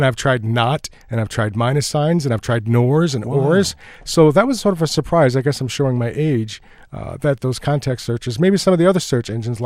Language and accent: English; Michigan, United States; accent: Michigan; I know. It's just my Michigan accent.